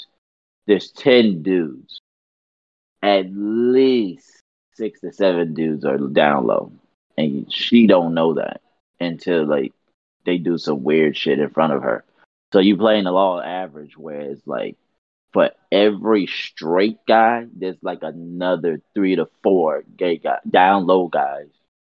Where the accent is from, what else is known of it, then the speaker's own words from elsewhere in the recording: Minnesota, United States; She was like, where are you from? I said, you know, I'm from Minnesota.